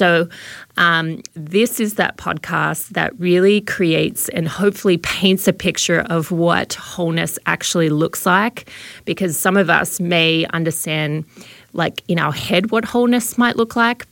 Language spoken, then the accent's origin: English; Melbourne, Victoria, Australia; accent: Australian; now in United States; as you can probably tell from my probably watered down accent, I am from Melbourne, Australia, and I love my Aussies. I've been living in California for the last 10 years nearly